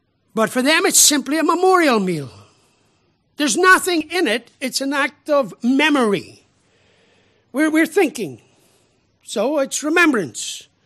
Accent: Ireland; forgive me as an Irishman saying this

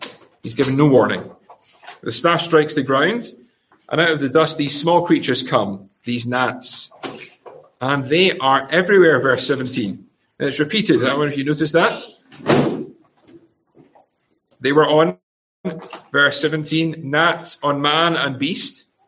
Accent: Scotland, United Kingdom; As I mentioned earlier on, as a Scot, I'm incredibly familiar with the midgie.

